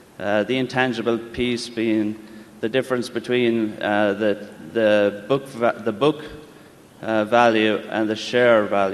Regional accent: County Kerry, Ireland; I come from County Kerry in Ireland.

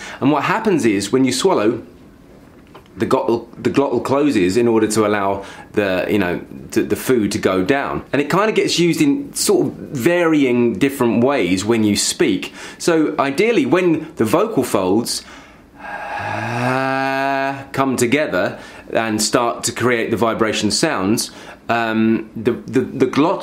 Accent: London, United Kingdom; accent: East London; So my natural accent, for example, is from East London.

